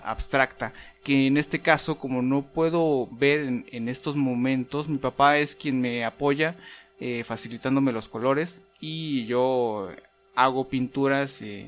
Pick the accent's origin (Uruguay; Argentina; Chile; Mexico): Mexico; San Cristóbal de las Casas, Chiapas; born there; nacido en San Cristóbal de las Casas